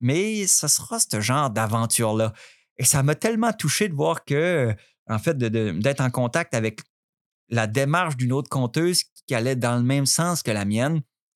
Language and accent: French; Quebec, Canada; accent: Quebec; Tricoteuille, je viens encore de Québec dans cette phrase-là.